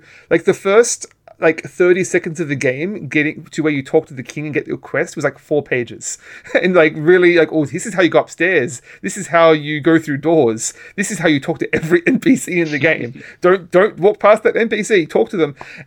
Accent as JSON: {"language": "English", "country": "Australia", "tie": "born or raised there", "said": "For what it's worth, growing up in Australia, this game did not get released until like 2004 or something."}